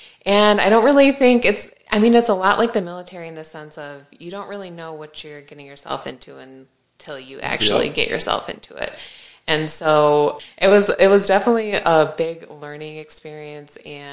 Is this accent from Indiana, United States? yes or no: no; Standish, Michigan, United States; So I grew up in Michigan in Standish, joined the military out of high school at 19